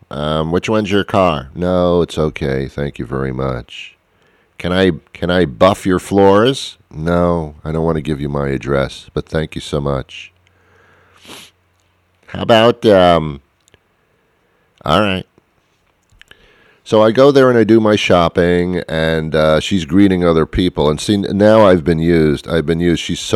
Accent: United States; Because I'm an American, nothing's ever good enough.

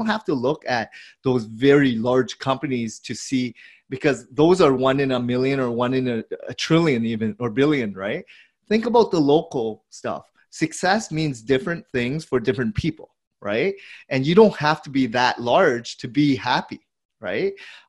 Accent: Hamilton, Ontario, Canada; growing up in Hamilton, I didn't really have a lot of mentors or people that I looked up to, because, you know, in that small community, they didn't really have a lot of big companies there

